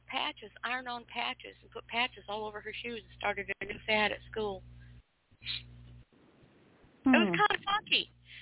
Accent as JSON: {"language": "English", "town": "Spokane", "region": "Washington", "country": "United States", "tie": "born or raised there", "said": "I grew up in Spokane, but I spent summers in Derry and Moscow, Idaho."}